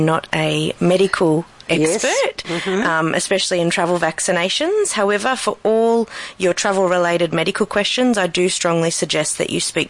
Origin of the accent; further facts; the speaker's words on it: Australia; there are some common vaccinations that we as Australian travellers may need when travelling overseas